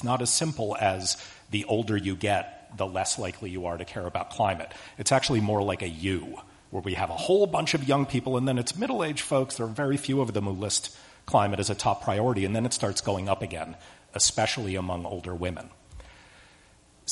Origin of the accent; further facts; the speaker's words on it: Pennsylvania, United States; And I also am having like a little homecoming. I grew up about 10 minutes from here, and both of my parents worked at Penn, so this is really exciting.